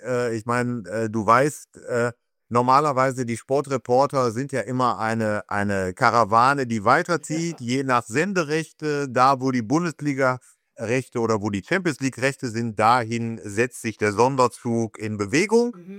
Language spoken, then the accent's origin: German; Wuppertal, North Rhine-Westphalia, Germany; Ich bin ja gebürtiger Wuppertaler.